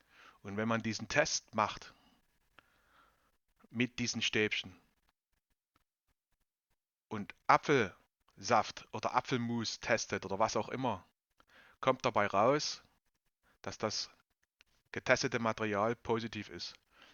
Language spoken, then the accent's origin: German; Dresden, Saxony, Germany; Ich komme aus Dresden und arbeite in einem Pflegeheim.